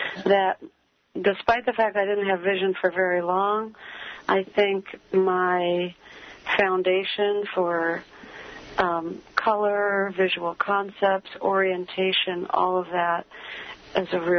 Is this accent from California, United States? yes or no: no; Toledo, Ohio, United States; because I grew up in Toledo, Ohio, and a resource classroom in a public school for blind children opened the year that I lost my sight